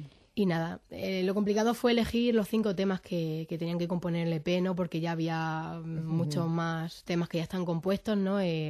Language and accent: Spanish; Jaraíz de la Vera, Extremadura, Spain; Sí, en Jarandilla. Yo soy de Jaraíz